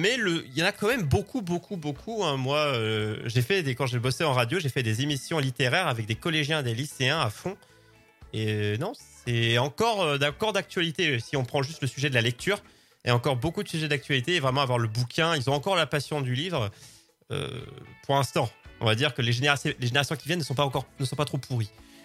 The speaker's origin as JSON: {"language": "French", "country": "France", "said": "je sais qu'en tant que Français, on l'est."}